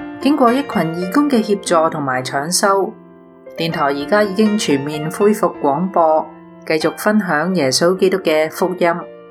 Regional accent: Hong Kong; moved away as an adult; now in Canada; 我是个土生土长的香港人，1990年下嫁瑞典籍的丈夫 Michael， 我们两个在香港认识、结婚、生仔，

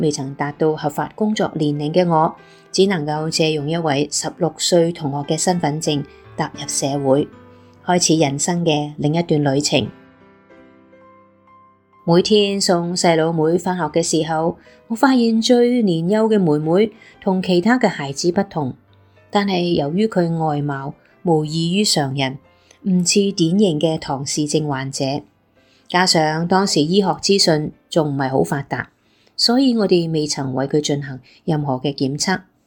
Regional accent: Hong Kong; 我在香港出生成长，这片土地见证了我的童年和岁月流转。

